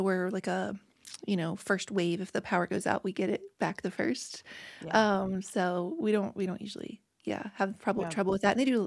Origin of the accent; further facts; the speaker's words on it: West Virginia, United States; now in New Haven, United States; Yeah, so I currently and for the last 20 years live in New Haven, Connecticut. I grew up in West Virginia